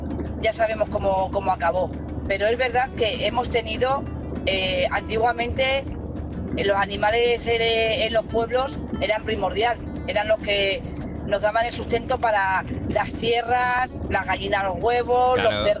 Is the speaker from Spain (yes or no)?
yes; Villanueva de la Sierra, Extremadura, Spain; also born or lived in San Sebastián; yo soy de San Sebastián, con sangre extremeña. Luego yo me crié en un pueblo, Villanueva de la Sierra, aquí en la provincia de Cáceres.